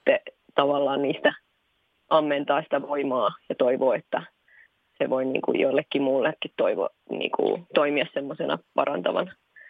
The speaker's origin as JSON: {"language": "Finnish", "region": "Ostrobothnia", "country": "Finland", "said": "Joo, mä oon tosiaan Pohjanmaalta lähtöisin laulaja lauluntekijä."}